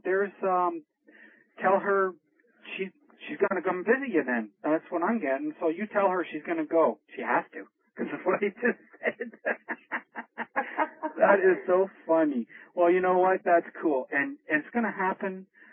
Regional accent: Canada; I'm Canadian

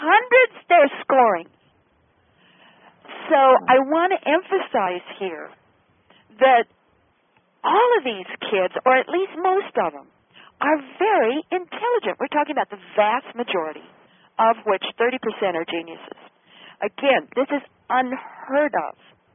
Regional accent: Idaho, United States; Of course, I'm from Idaho and Bruno country, and Bruno Jasper is, you know, my kind of stone from my kind of people and my kind of country.

